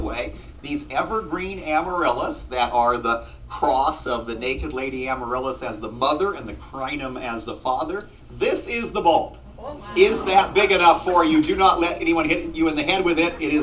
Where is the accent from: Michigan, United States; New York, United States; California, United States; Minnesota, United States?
California, United States; Carmel Valley; I grew up in Carmel Valley